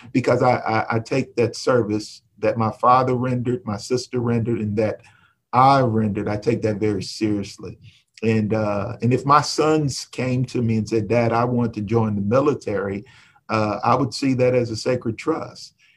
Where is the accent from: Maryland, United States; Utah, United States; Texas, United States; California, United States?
Texas, United States; now in Middletown, United States; growing up in Texas, I've been celebrating Freedom Day and Emancipation Day since I was a child.